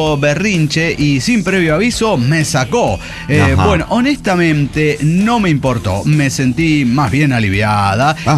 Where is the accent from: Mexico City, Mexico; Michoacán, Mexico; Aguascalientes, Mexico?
Michoacán, Mexico; Zacapu; hasta la fecha, no encuentro algo aquí y cerca de mi pueblo, Sacapu.